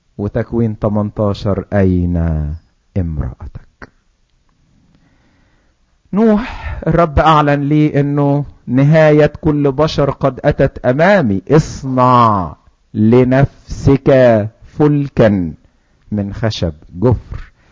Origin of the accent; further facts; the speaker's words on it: Egypt; عندنا في مصر يهمهم قوي يشوفوا ده مصنوع فين